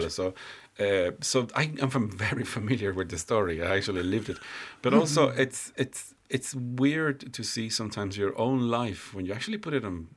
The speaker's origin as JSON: {"language": "English", "region": "Havana", "country": "Cuba", "tie": "born or raised there", "said": "I grew up in Havana in an area that was populated by political exiles like me and Cuban families."}